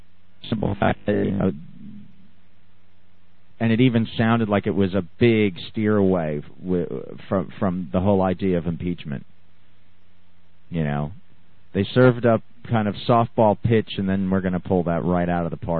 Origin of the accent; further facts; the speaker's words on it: United States; I'm an American living overseas, and I'm just embarrassed.